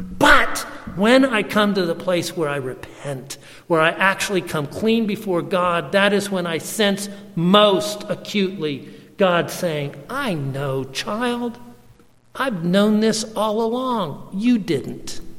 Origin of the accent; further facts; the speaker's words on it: Scotland, United Kingdom; If I were a betting man, and I'm too Scottish to be